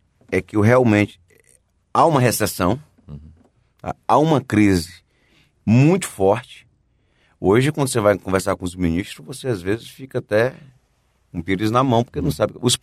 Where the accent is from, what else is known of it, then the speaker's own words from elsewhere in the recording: Cruzeiro do Sul, Acre, Brazil; do Juruá, que é minha terra natal, que é Cruzeiro do Sul. É onde minha família, onde eu nasci, onde eu cresci, onde eu estudei até o ensino médio.